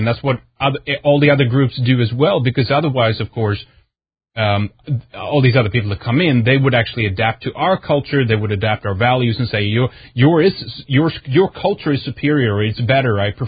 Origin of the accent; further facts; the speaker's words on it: Sweden; when I was young growing up in Sweden